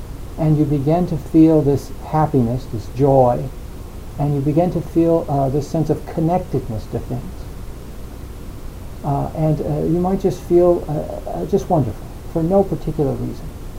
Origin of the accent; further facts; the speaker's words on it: New Jersey, United States; So look, I come from New Jersey. You know, I come from...